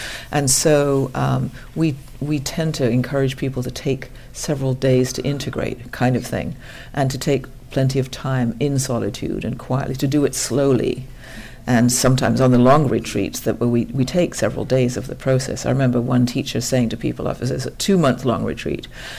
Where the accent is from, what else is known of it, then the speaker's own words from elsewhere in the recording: West Coast, United States; which, of course, I'm from the West Coast, so I don't really have experience